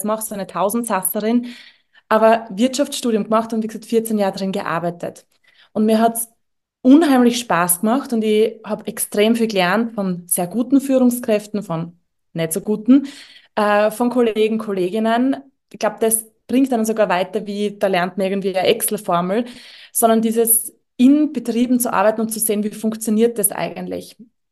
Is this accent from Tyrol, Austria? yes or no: no; Styria, Austria; accent: Styrian; gerade bin ich in der Steiermark und da bin ich auch her. Hört man wahrscheinlich, also ich springe zwischen, ich versuche, dass man mich versteht und meinem Steirer Dialekt.